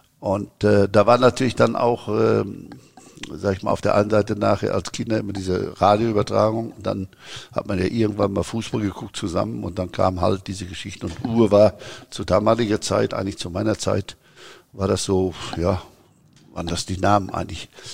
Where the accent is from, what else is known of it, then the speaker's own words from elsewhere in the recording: Pelkum, North Rhine-Westphalia, Germany; wo ich da aufgewachsen bin in Pölten. Das war ungefähr von Hamm. Hamm ist ja eine Großstadt gewesen, ist ja Großstadt eigentlich. Und Pölten war jetzt 7 Kilometer, 8 Kilometer entfernt.